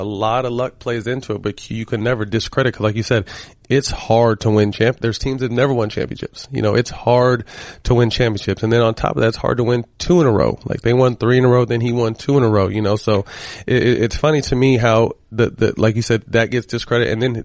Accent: California, United States; I'm from Northern California, but I've been here since 98 at UCLA.

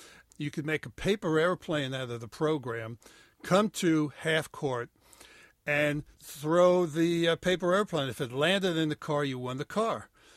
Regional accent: Bronx, New York, United States; Not in the Bronx, though. Not where I grew up in the Bronx, it isn't.

